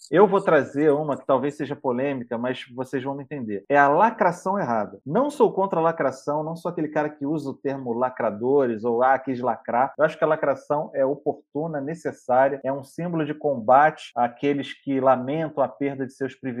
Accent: Rio de Janeiro, Brazil; porque eu lembrei agora que eu sou carioca.

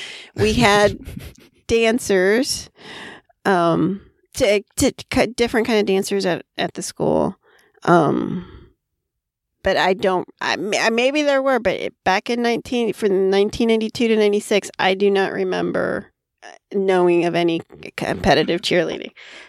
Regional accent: Florida, United States; And again, I grew up in Florida, so maybe because sports was so huge in Florida, I was aware of this.

